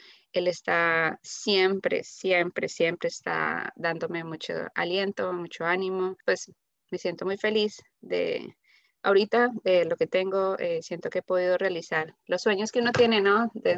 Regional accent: Colombia; moved away as an adult; now in United States; Yo vengo de Colombia, vivía ya aproximadamente 30 años. Esto ya llevo aquí viviendo 5 años en Estados Unidos.

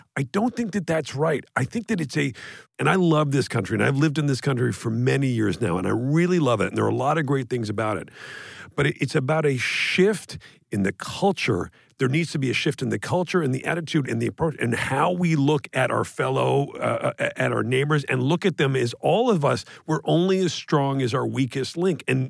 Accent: Canada; I know as a Canadian, and I've talked to other Canadians about it

